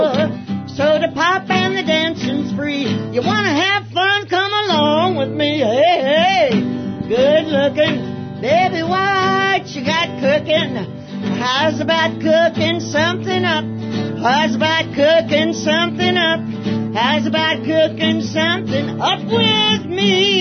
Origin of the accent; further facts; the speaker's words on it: Martell, Nebraska, United States; also born or lived in Lincoln; I'm from Lincoln, Nebraska. I graduated from Lincoln High. I was raised in a little town called Martell, Nebraska. But it was so small, the city park was one tree.